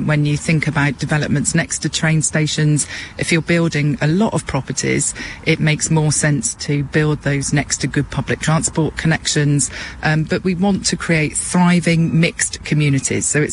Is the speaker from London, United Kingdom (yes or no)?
no; Swindon, South West England, United Kingdom; My hometown is Swindon.